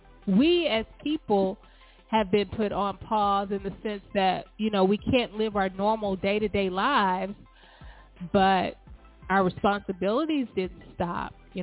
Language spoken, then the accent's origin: English; Alabama, United States; I'm from Alabama, so I get the whole Tuskegee, you know, experiment and all of that.